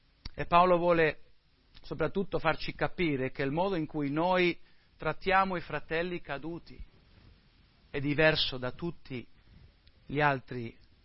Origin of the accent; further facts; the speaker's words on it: Madrid, Community of Madrid, Spain; io sono cresciuto in Spagna, sono cresciuto a Madrid, in un contesto missionario.